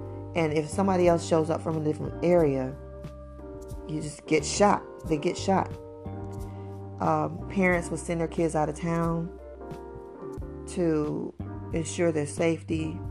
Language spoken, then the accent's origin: English; Chicago, Illinois, United States; So this morning I was thinking about my family out of Chicago. That's where I'm from. I'm from the Auburn-Gresham neighborhood, and that's like the worst crime area in Chicago right now.